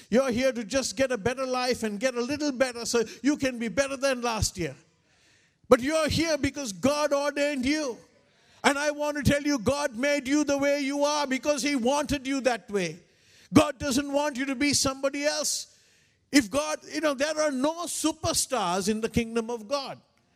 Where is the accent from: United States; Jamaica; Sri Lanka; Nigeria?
Sri Lanka; English is a second language; You see, I'm not a missionary. I'm a national from Sri Lanka.